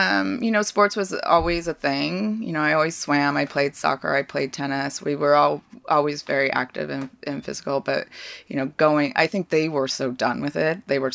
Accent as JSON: {"language": "English", "town": "Chicago", "region": "Illinois", "country": "United States", "tie": "born or raised there", "also_born_or_lived": "Park City, Utah", "said": "So I was born in Chicago. We were there until I was 10. And then we moved to Park City, Utah."}